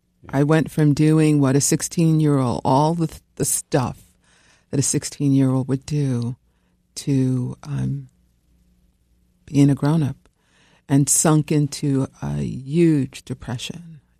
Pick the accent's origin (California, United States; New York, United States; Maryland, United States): New York, United States; Brooklyn; So I grew up here in New York, in the People's Republic of Brooklyn. And so I grew up amidst a lot of violence, a lot of poverty.